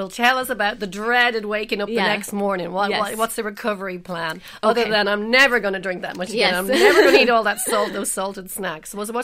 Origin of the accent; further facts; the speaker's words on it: Ireland; Sorry, I'm Irish.